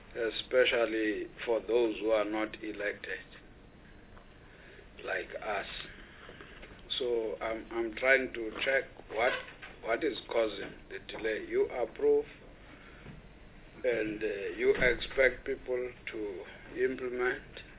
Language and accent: English; Eastern Cape, South Africa; I come from the Eastern Cape